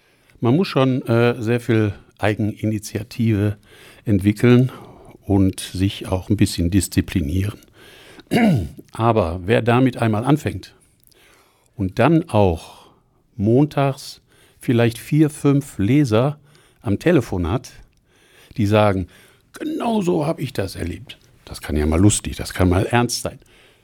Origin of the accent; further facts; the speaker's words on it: Solingen, North Rhine-Westphalia, Germany; Solingen. Und mit meinem Hund bin ich also sehr oft unterwegs und erkunde jetzt auch mehr und mehr meine Heimat.